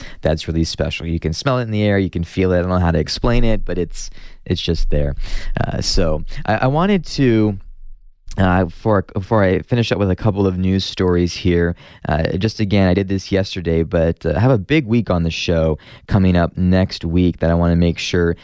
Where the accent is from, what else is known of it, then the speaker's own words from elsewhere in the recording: Phoenix, Arizona, United States; now in Tucson, United States; I grew up in Phoenix.